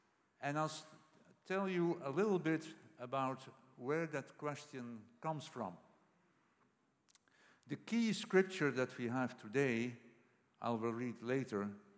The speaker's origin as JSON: {"language": "English", "country": "Netherlands", "tie": "born or raised there", "said": "I grew up in the Netherlands, which is a very small country somewhere in northwestern Europe. And also in that small country, you have what is called a Bible Belt. And I grew up at the Bible Belt of the Netherlands."}